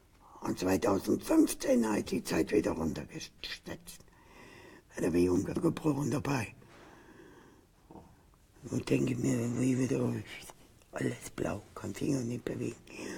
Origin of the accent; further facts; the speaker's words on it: East Germany, Germany; auf dem Dorf groß geworden. War nicht schlecht. Ich meine, es ist nicht alles schlecht gewesen, was bei uns im Osten war.